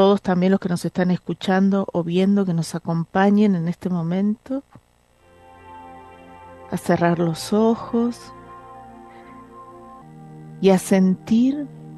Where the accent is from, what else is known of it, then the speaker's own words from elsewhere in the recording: Bahía Blanca, Buenos Aires Province, Argentina; me acuerdo el año pasado que estaba en mi ciudad natal, en Bahía Blanca